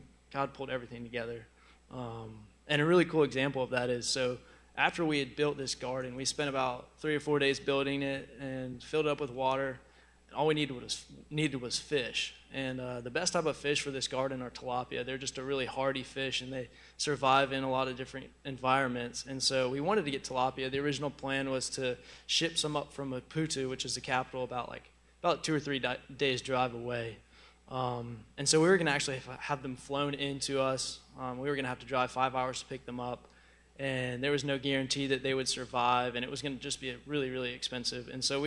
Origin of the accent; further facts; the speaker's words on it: the South, United States; We're like, well, we're Americans. We're from the South.